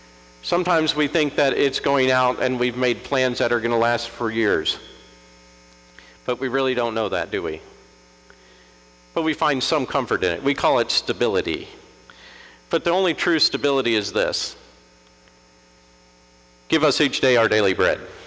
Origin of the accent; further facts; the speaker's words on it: Florida, United States; Irishman growing up in Florida, not a good combination.